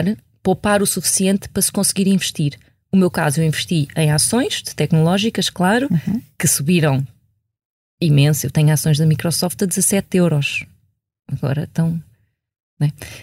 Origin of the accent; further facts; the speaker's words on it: Portugal; Tenho cabelo claro, olhos castanhos, sou portuguesa, isso é quem eu sou.